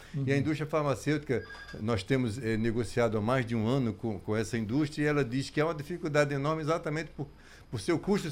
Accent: Paraíba, Brazil; moved away; No meu caso, eu sou paraibano, com orgulho, mas adotei Pernambuco há mais de 30 anos.

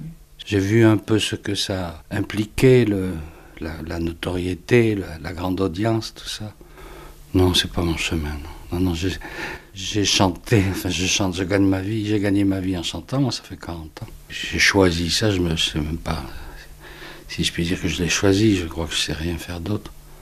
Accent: Oran, Oran Province, Algeria; Moi, quand j'étais petit, je vivais à Oran, en Algérie

